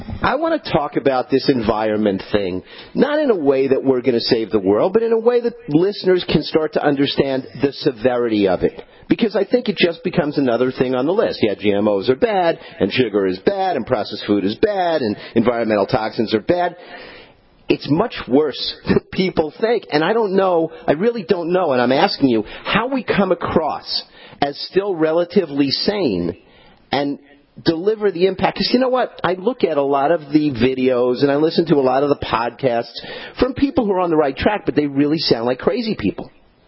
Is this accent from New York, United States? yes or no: yes; Bayside, New York, United States; I grew up in New York. Right. And I grew up outside of the city. I grew up in Bayside, Queens, great community. It was 20 minutes from Manhattan.